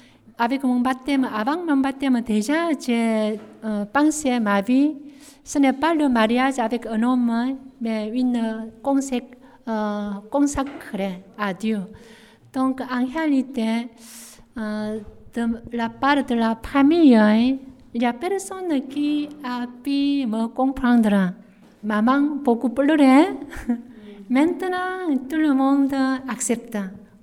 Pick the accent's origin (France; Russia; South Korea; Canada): South Korea; French is a second language; Je suis venue de la Corée.